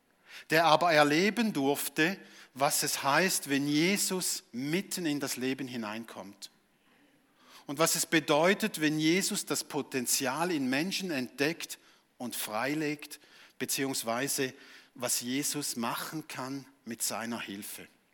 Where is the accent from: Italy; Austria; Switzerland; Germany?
Switzerland; So als typischer Schweizer würde ich mal sagen, da geschieht relativ wenig.